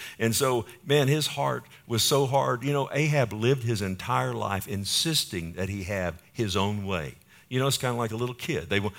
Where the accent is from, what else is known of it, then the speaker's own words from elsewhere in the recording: Texas, United States; If you know, I'm a Texan, and many of you are Texans, and if you're not, I'll pray for you after the service.